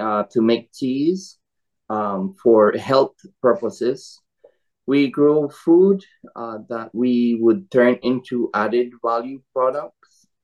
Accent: Belize; now in United States; So I'm from Belize in Central America. I'm currently on the Big Island over in Arcid Land area.

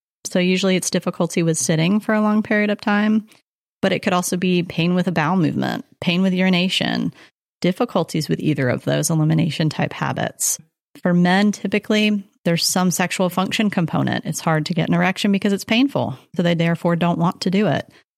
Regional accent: Virginia, United States; also born or lived in Rhode Island; now in North Carolina, United States; I call myself almost like an East Coast rat. I was born in Rhode Island, grew up in Virginia, but settled here in North Carolina to go to UNCW.

